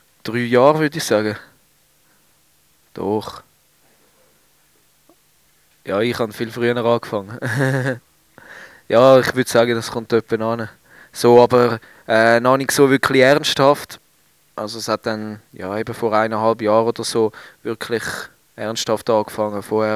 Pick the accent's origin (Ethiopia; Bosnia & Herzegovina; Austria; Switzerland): Switzerland; Ja, also ich bin eigentlich waschechter Schweizer soweit. Mal muss man sagen, Eidgenosse.